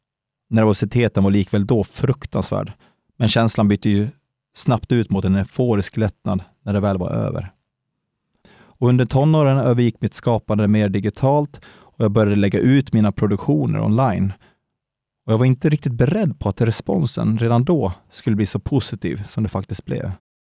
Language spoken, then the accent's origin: Swedish; Sollerön, Dalarna County, Sweden; under vinterhalvåren hemma på Sollerön